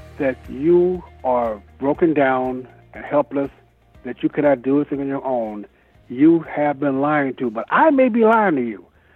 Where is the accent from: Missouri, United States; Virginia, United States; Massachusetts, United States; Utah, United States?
Missouri, United States; St. Louis; I grew up in St. Louis. I remember the first time I saw a white person. I was 7 years old, a white guy walking down the street selling insurance.